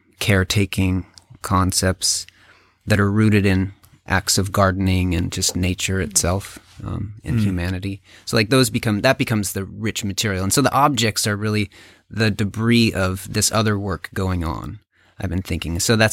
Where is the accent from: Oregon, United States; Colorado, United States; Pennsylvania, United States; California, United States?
Colorado, United States; now in Ohio, United States; I'm from Western Colorado.